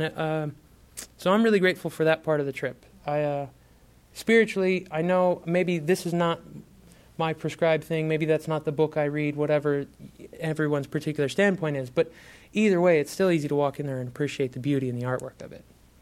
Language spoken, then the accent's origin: English; United States; As an American, they usually charge me more than that, 60 cents, 80 cents.